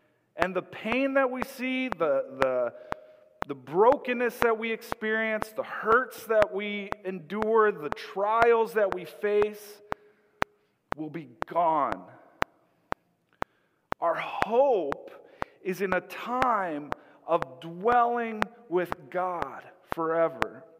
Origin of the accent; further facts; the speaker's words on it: Minnesota, United States; Let me tell you, again, I'm a Minnesotan through and through.